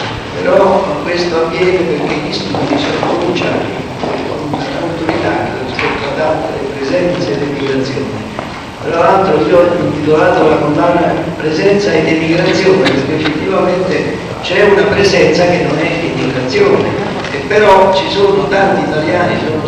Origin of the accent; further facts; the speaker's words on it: Naples, Campania, Italy; Io sono napoletano, in sostanza forse non ci sarei mai arrivato